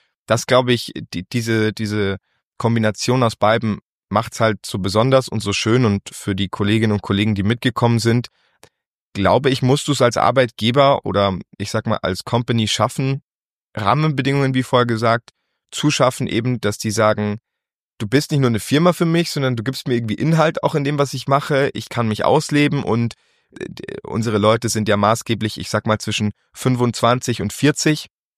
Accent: Dingolfing, Bavaria, Germany; born there; also born or lived in Spain / Munich / Hamburg; Also ich muss natürlich dazu sagen, ich bin hier geboren. Also ich bin gebürtiger Dingolfinger, war aber gar nicht so lange per se hier, sondern immer irgendwie unterwegs, ob im Ausland oder in Spanien oder in München oder in Hamburg.

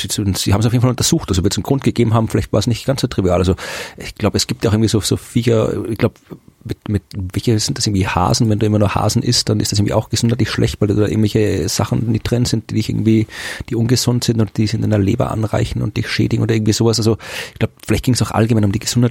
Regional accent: Austria; Aber ich bin Österreicher, ja.

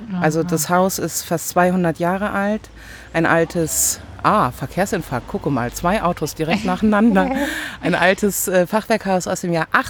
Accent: Raden, North Rhine-Westphalia, Germany; born there; Ich bin geboren in, haltet euch fest, Ostwestfalen-Lippe. Altkreis Lübbecke bzw. Landkreis Minden-Lübbecke in einem kleinen Ort namens Raden. Und Raden ist der nördlichste Ort Nordrhein-Westfalens.

